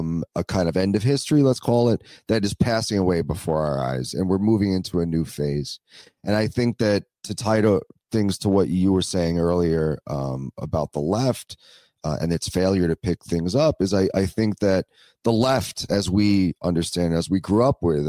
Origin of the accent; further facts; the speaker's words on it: New York, United States; because I'm a New Yorker. And this is my town.